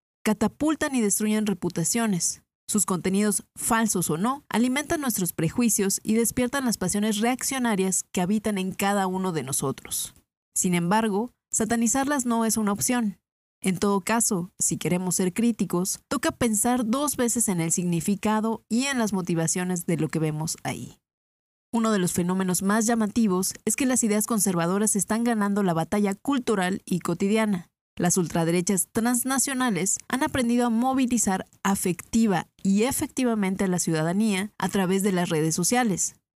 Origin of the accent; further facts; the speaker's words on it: Mexico City, Mexico; soy de la Ciudad de México.